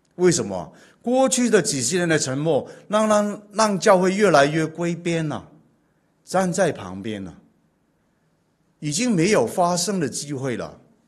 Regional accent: Guangdong, China; 我们广东人说哈，举头三尺有神明嘛

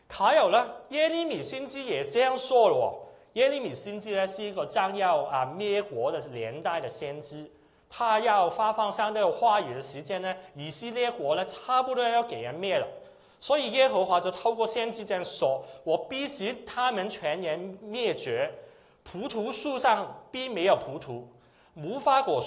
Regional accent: Hong Kong; 我是从香港来，我不知道大家从哪里来

